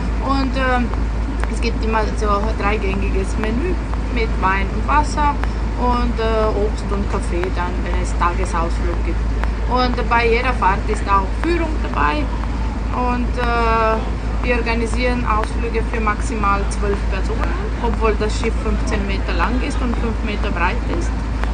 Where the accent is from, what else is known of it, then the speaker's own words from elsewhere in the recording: Opatija, Primorje-Gorski Kotar County, Croatia; Ich komme hier aus Opatija